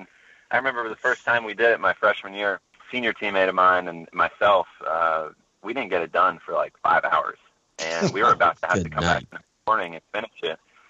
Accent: St. Louis, Missouri, United States; I definitely thank, you know, my teachers and everybody who helped me growing up in St. Louis for introducing me to the game

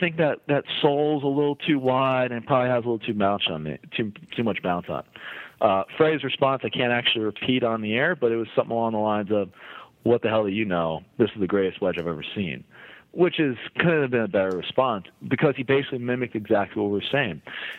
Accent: New York, United States; I'm from New York originally.

